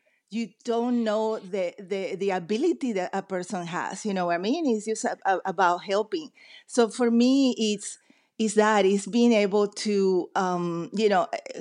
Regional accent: United States; when I grew up in the States. Having lived with a Jewish family

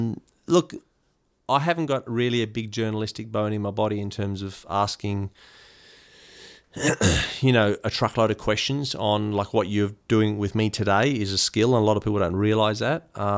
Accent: Australia; You know, growing up in Australia, we take a lot of that.

